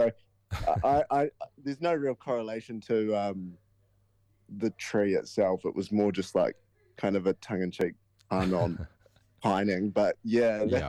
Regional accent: Palmerston North, Manawatū-Whanganui, New Zealand; Yeah, we are all originally from Palmerston North, but we kind of have been moving around the country a little bit, and I'm currently living in Whanganui

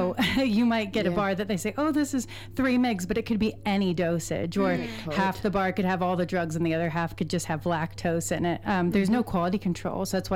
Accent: Canada; now in New Zealand; I was surprised when I came to New Zealand from Canada

